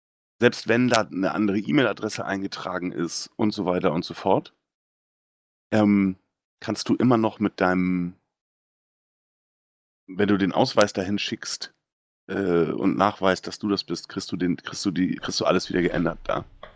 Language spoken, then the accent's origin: German; Hamburg, Germany; als Hamburger. Ja. Ich kenne das ja hier nicht anders.